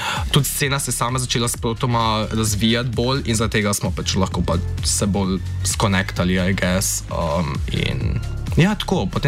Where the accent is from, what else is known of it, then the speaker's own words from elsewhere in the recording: Trbovlje, Zasavje, Slovenia; načeloma sem iz Trbovelj.